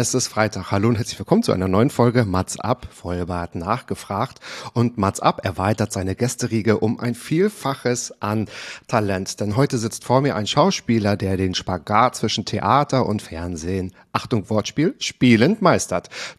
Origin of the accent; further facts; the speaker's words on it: Waren, Mecklenburg-Vorpommern, Germany; An der Müritz. Kennst du Waren an der Müritz?